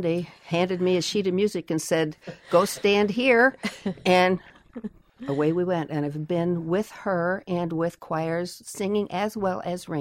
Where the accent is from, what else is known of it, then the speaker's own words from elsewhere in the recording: Ohio, United States; moved away as an adult; Jan and I grew up together in Ohio and met here after we had gone through college and married and lived elsewhere